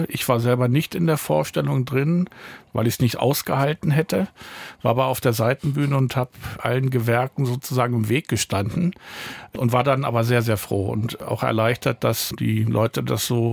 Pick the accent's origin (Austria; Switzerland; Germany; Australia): Germany; Hanover, Lower Saxony; ja, ich bin Hannoveraner von Haus aus